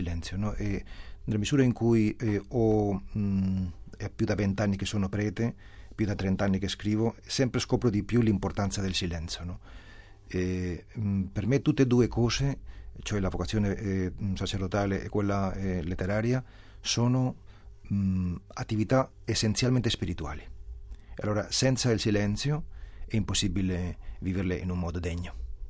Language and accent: Italian; Madrid, Community of Madrid, Spain; Italian is a second language; molto conosciuto in Spagna, è stato tradotto in tantissime lingue e ha avuto un'importanza grande nel mio paese